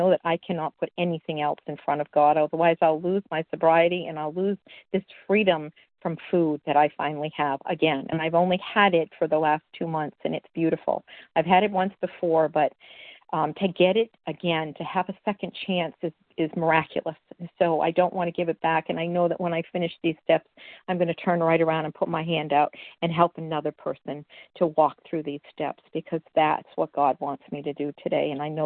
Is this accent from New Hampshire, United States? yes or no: yes; New Hampshire, United States; I'm from New Hampshire.